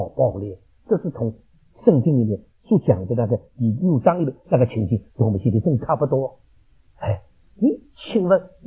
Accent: China; 我们中国人最会做生意的嘛

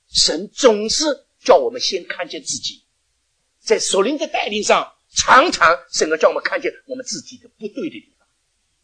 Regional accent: Shanghai, China; 我说的我们上海人呢真喜欢讲一句话，死路一条。

